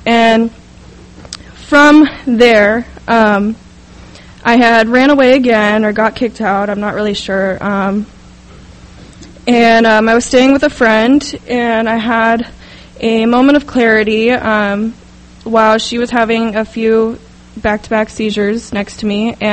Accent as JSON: {"language": "English", "town": "Los Angeles", "region": "California", "country": "United States", "said": "I'm from the South Bay in Los Angeles"}